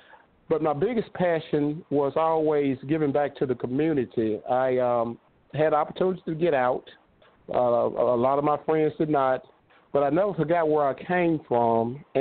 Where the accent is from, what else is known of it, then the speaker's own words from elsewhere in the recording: Memphis, Tennessee, United States; I grew up in the Hurt Village Housing Projects, the oldest of nine children to a single mother.